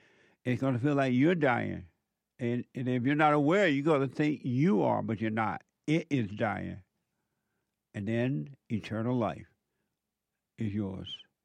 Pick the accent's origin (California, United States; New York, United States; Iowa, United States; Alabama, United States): Alabama, United States; I did say that I grew up in Alabama on a plantation near Montgomery, Alabama, Eufaula, Tuskegee. I'm kind of in the middle of those places.